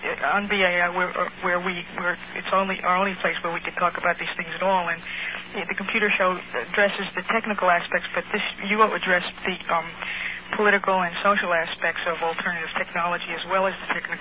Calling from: New York, United States; From Lower Manhattan.

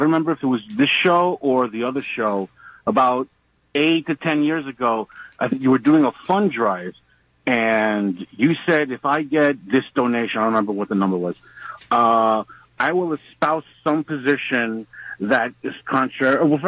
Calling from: Queens, New York, United States; I'm calling from Queens.

